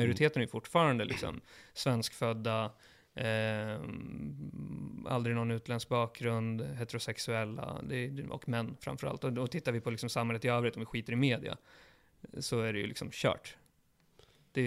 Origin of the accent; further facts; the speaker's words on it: Sweden; Jag växte upp i Sverige under 90-talet